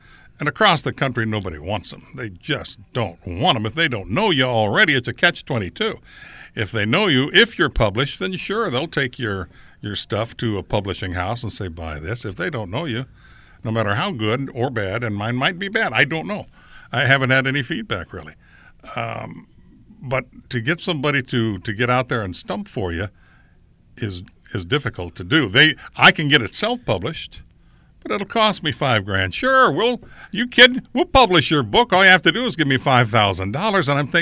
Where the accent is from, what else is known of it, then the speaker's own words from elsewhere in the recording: Branson, Missouri, United States; I said, I'm from Branson, dude. Branson's where it's at.